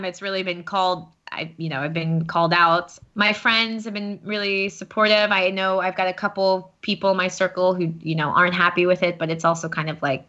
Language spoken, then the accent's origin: English; United States; now in France; she's English, I'm American, two expats just navigating through this very interesting world of becoming a parent in a different culture, in a different language.